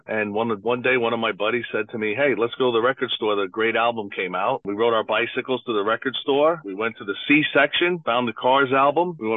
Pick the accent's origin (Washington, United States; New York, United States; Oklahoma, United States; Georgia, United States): New York, United States; Brooklyn; moved away; I myself, I'm from Brooklyn, New York, transplanted about 30 years ago.